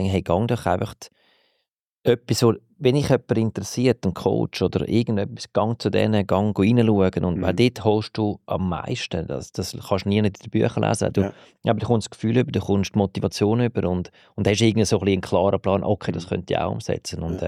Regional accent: Switzerland; wir Schweizer sind da relativ flexibel und einfach im Handling.

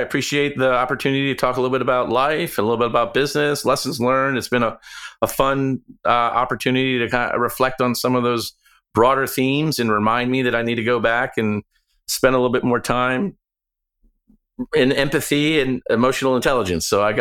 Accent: Atlanta, Georgia, United States; also born or lived in New York, United States; I was born in New York, lived in the Northeast, spent high school in Atlanta, and came out to the Silicon Valley after business school.

